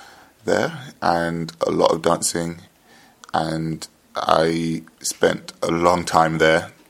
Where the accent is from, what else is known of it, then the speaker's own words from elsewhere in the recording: London, United Kingdom; I'm from England and I grew up in London.